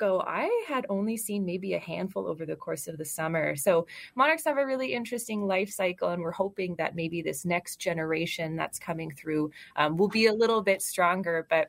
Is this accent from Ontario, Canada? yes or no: yes; Niagara Falls, Ontario, Canada; I'm from Niagara Falls in Southern Ontario in Canada